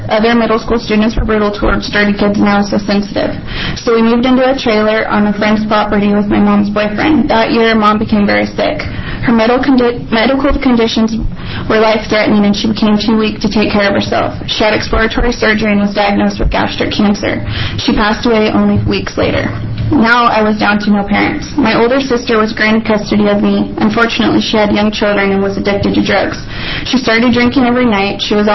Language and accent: English; Wolf Creek, Oregon, United States; I grew up in Wolf Creek, an area known for drug raids and criminals.